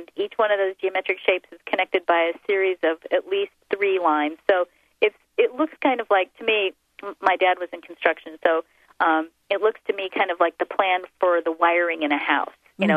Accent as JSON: {"language": "English", "region": "Texas", "country": "United States", "lives_now": "Sedona, United States", "said": "Just I'll speak really fast because I'm a Texan. I'll cram it all in."}